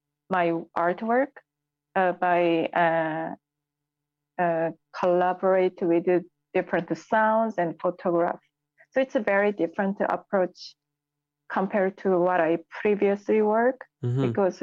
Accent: Seoul, South Korea; I think because I grew up in South Korea, Seoul, where it's very saturated and colorful city, and it's modern and ancient time coexist at the same time.

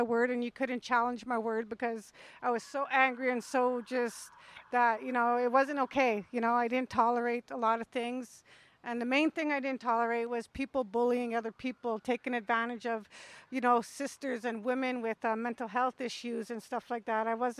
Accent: Winnipeg, Manitoba, Canada; also born or lived in Pine Creek; I'm First Nations from Pine Creek, Manitoba. I grew up mainly in Winnipeg, Manitoba, and I come from the North End. That's where my family is. Basically, I was born and raised in the North End of Winnipeg.

